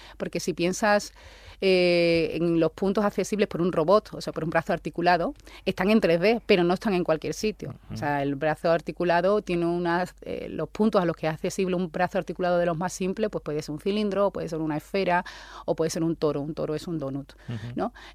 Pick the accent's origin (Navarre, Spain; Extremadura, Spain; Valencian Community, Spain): Extremadura, Spain; Coria; luego lo utilizo yo, que soy de Coria